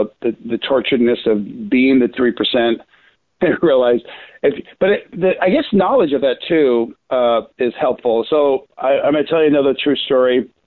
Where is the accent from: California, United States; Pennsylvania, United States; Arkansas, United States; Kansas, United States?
California, United States; I just love sunsets, being a Californian. So we see a lot of beach sunsets all the time.